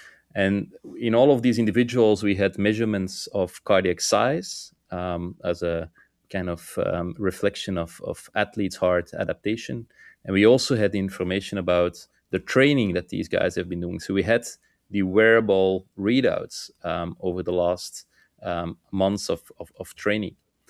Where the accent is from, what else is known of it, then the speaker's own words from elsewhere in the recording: Belgium; I'm a cardiologist from Belgium, working in Hasselt